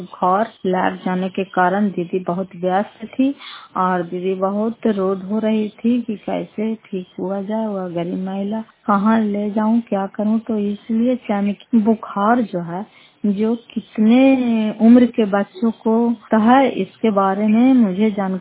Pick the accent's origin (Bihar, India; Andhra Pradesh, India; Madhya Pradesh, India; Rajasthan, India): Bihar, India; Fatehpur; घर फतेहपुर, पंचायत मकरौता, जिला नालंदा, करारपसरा प्रखंड की निवासी हूँ।